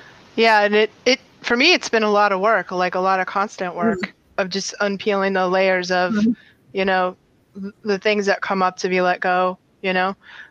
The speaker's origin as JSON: {"language": "English", "region": "New England", "country": "United States", "said": "I'm from New England, so it's like an epidemic here."}